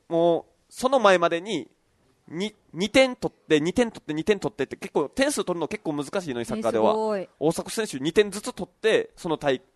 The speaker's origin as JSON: {"language": "Japanese", "region": "Kagoshima", "country": "Japan", "tie": "born or raised there", "said": "いや、うちの地元あるあるですね。鹿児島は強いんですよ、結構"}